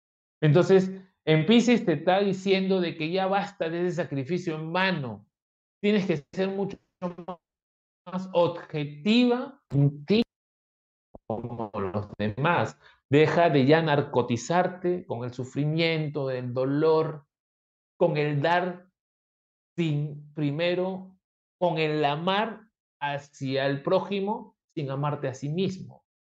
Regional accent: Peru; Y como peruano, tengo que exhortar a la mayoría de nuestros compatriotas de que el orden no lo van a encontrar fuera.

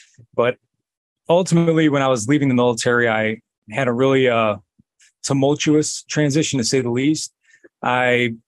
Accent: Chicago, Illinois, United States; I was raised in Chicago, and I just had some really bad influences at a really early age. Heroin was a huge problem where I grew up

